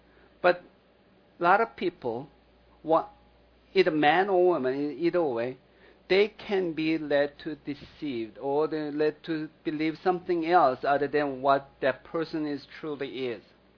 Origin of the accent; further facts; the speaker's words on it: South Korea; I used to watch that when I was growing up in Korea.